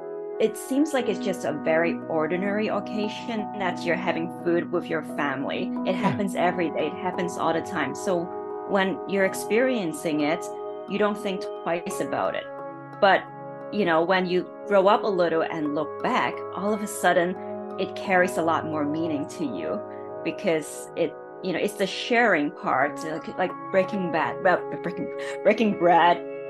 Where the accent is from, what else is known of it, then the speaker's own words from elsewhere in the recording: Hong Kong; When I was growing up in Hong Kong, I didn't recall having a lot of dim sum, to be honest.